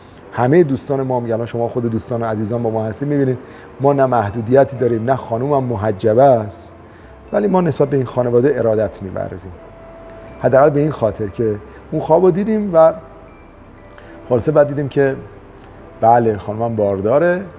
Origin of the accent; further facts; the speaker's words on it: Iran; گفتیم ما پرزیان هستیم، یعنی ایرانی هستیم